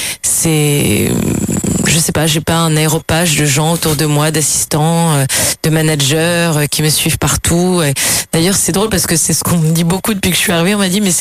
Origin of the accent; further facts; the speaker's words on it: Brittany, France; born there; lorsque je me rapproche du bout de la terre, là où je suis née, dans le Finistère.